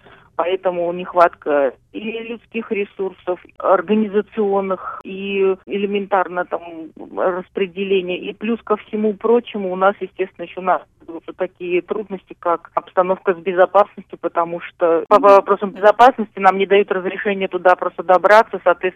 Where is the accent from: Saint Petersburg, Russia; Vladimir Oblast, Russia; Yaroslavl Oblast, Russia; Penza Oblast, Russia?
Saint Petersburg, Russia; Я сама из Санкт-Петербурга.